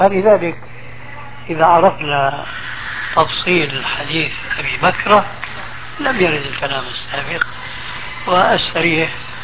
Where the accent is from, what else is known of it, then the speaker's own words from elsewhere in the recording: Syria; عندنا في سوريا